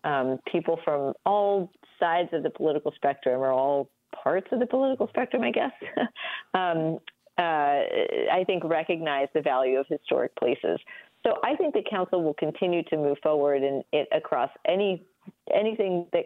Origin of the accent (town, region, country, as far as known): Houston, Texas, United States; born or raised there